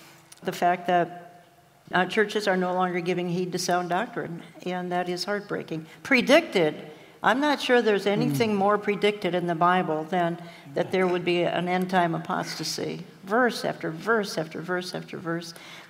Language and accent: English; Minneapolis, Minnesota, United States; Wish it were true, because I come from Minneapolis.